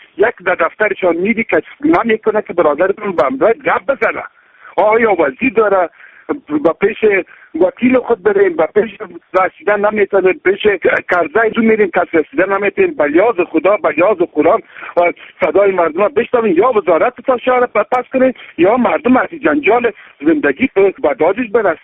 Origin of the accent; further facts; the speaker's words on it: Kabul, Afghanistan; از کابل هستم، 30 سال مهاجر بودیم.